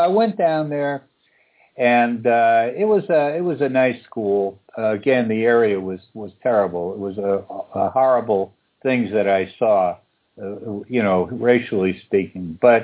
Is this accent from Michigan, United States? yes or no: no; New York, United States; I was a kid from New York, don't forget. And here I was going down to still segregated Mississippi to college.